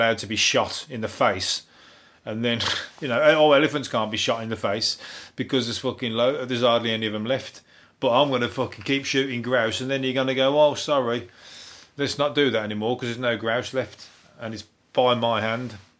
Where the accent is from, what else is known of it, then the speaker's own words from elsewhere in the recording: Birmingham, West Midlands, United Kingdom; Because the thing is, I don't sound intelligent, I'm from Birmingham.